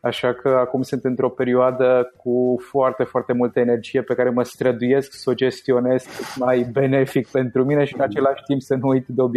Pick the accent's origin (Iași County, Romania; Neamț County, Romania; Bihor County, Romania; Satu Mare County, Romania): Satu Mare County, Romania; Satu Mare; born there; Și m-am născut la Satu Mare, provin dintr-o familie cu doi copii.